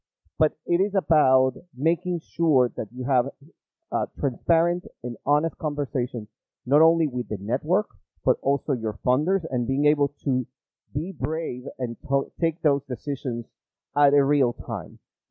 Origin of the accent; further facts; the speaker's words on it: New York, United States; I don't know if it is because we are from New York, we were born and raised in New York, and everything in New York is really, really fast.